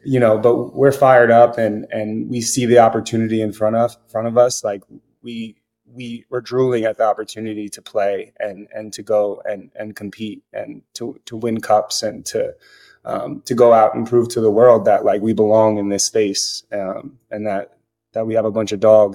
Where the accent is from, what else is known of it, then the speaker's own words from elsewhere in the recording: New York, United States; Yeah, I mean I'm from New York, so just like gift of gab, always wanting to talk to people, run my mouth